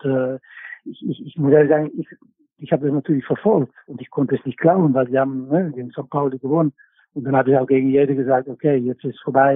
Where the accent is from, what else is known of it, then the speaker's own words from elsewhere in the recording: Netherlands; ich bin natürlich aufgewachsen bei Ajax und mit ganz viel Druck und wie eigentlich alle in Holland.